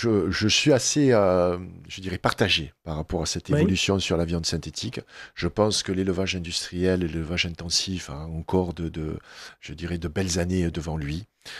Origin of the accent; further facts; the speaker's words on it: Marseille, Provence-Alpes-Côte d'Azur, France; Mais je suis optimiste parce que je suis Marseillais aussi.